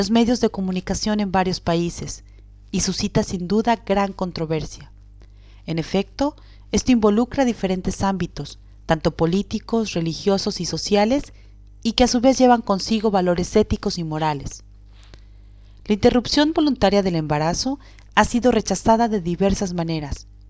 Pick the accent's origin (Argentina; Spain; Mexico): Mexico; tengo 26 años y soy mexicana.